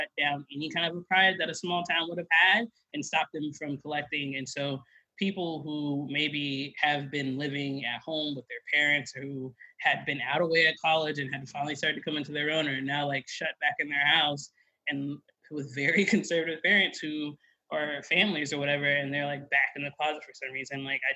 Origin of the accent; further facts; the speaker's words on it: East Coast, United States; I grew up on the East Coast, she grew up on the West Coast, we're coastal babies, right?